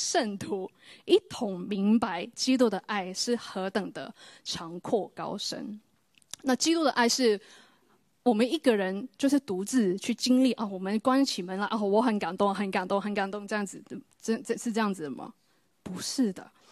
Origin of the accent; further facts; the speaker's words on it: Hong Kong; 可能看我们都是香港人，就同乡就可以坐在一起这样子